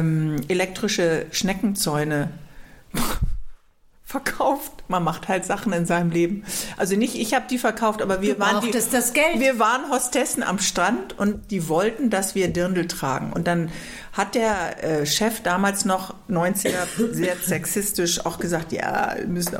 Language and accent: German; Northern Germany, Germany; Ich habe ja als Norddeutsche kein enges Verhältnis so zum Oktoberfest.